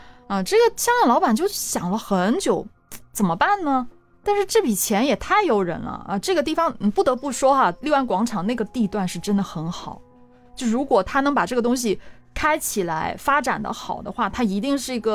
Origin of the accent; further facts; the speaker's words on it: Guangdong, China; 香港人，香港人呢其实比我们广东人会更迷信。